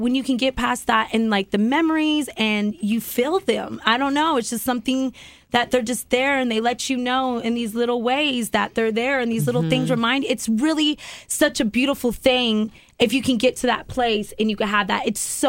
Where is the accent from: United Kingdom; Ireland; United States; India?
United States; Cocoa Beach, Florida; I'm from Florida, Cocoa Beach, you know